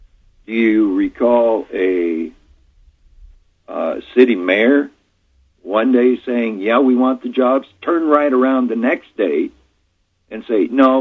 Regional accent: Oregon, United States; I get embarrassed to say I'm from Oregon when I start talking about public education.

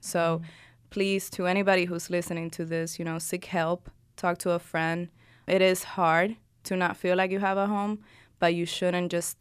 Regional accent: Puerto Rico; because I'm Dominican. But if I go to the Dominican … because I was raised in Puerto Rico.

